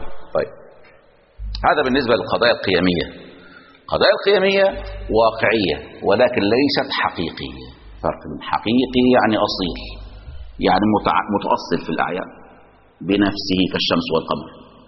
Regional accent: Egypt; ولكن هذا واقع عندنا في مصر

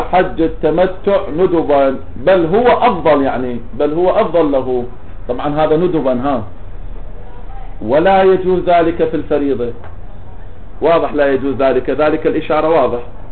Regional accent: Iraq; التفت لي أنا بالنسبة لي من أهل العراق

